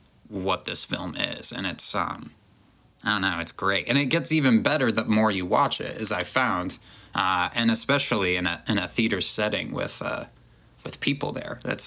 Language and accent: English; Ohio, United States; Like, I grew up in Ohio